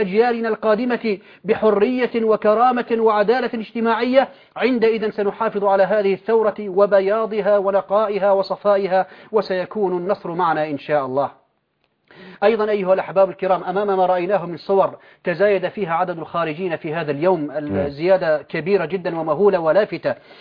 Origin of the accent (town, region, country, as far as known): Syria